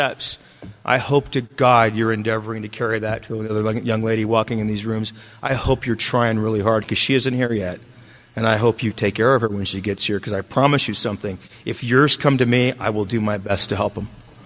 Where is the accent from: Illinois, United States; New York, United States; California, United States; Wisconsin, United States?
California, United States; North Hollywood; I'm from L.A., but I don't swing that way. You know, I'm from North Hollywood, not West Hollywood.